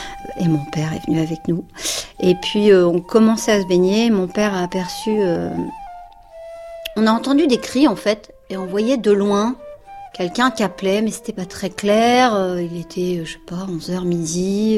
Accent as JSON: {"language": "French", "town": "Paris", "region": "Île-de-France", "country": "France", "tie": "born there", "said": "j'ai 49 ans, je suis née à Paris dans le 13e. On habitait dans le 9e"}